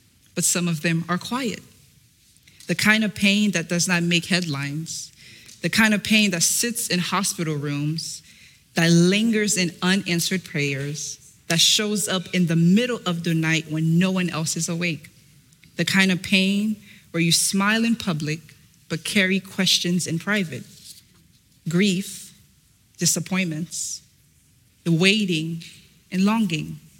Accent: Florida, United States; born there; I'm originally from Haiti, and I was born here in the state of Florida.

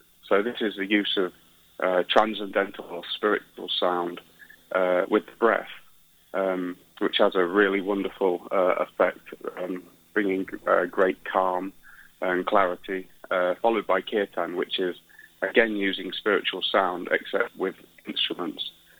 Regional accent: England, United Kingdom; I grew up in England, as you can probably hear

